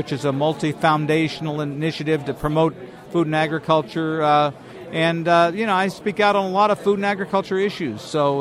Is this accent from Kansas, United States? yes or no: yes; Wichita, Kansas, United States; I was from Wichita